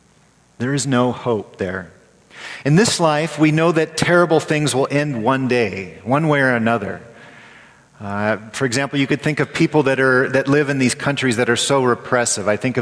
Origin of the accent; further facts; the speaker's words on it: California, United States; I grew up in California.